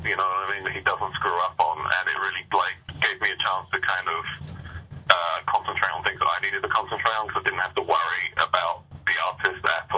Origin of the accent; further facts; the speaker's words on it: England, United Kingdom; Yeah. I'm not from Arkansas.